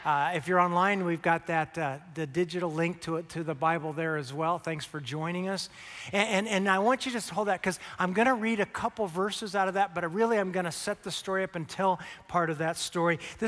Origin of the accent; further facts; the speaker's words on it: Arizona, United States; I grew up in Arizona. At that point in my life, I really hadn't seen live evergreen trees. I lived in the desert.